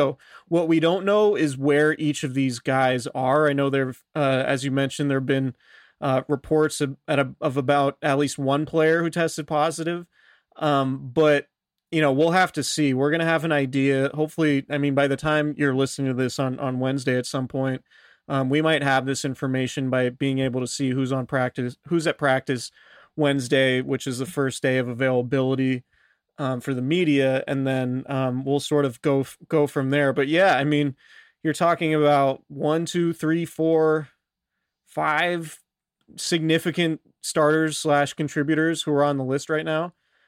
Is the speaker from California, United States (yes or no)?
yes; Santa Rosa, California, United States; I'm from Santa Rosa. There's a lot of good beer in Santa Rosa